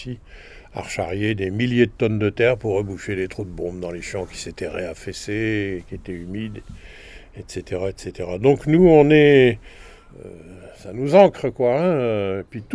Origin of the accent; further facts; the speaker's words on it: Audinghen, Hauts-de-France, France; moi je suis né à Audingan. J'y ai travaillé toute ma vie. Et c'est là que je vais mourir et c'est là que je serai enterré.